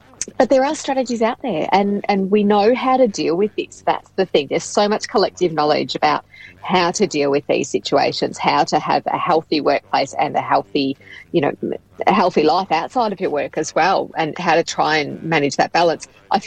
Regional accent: Geelong, Victoria, Australia; I grew up in Victoria, I grew up in Geelong

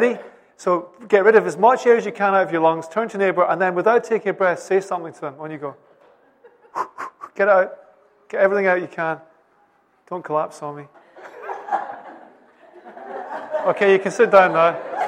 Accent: Scotland, United Kingdom; And as a Scot, I love that word.

